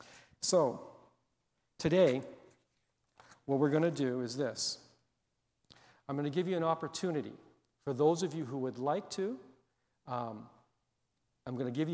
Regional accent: Texas, United States; I grew up in Texas for part of my life and grew up riding horses in the elementary school

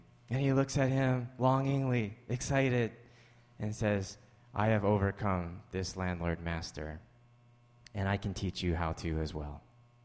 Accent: Canada; I mean, I'm Canadian, right?

